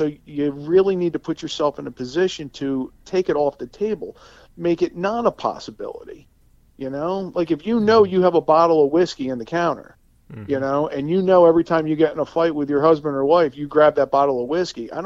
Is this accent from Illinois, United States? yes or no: no; Marlton, New Jersey, United States; Okay, I'm from Marlton. I'm in South Jersey.